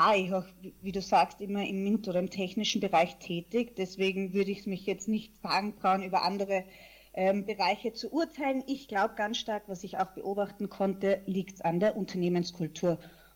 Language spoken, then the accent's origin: German; Vienna, Austria; Ich bin Wienerin mit mexikanisch-steirischen Wurzeln, bin 35 Jahre alt und Mutter einer 1,5-jährigen Tochter.